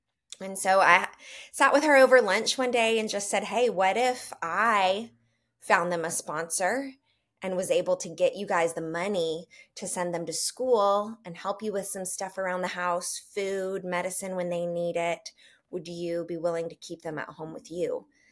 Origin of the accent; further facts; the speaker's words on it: United States; I think as an American, my kind of only context for an orphanage was I thought that meant that your parents had died